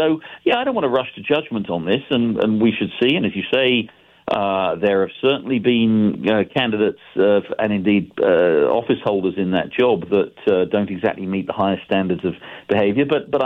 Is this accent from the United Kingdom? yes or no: yes; England, United Kingdom; now in United States; I grew up in England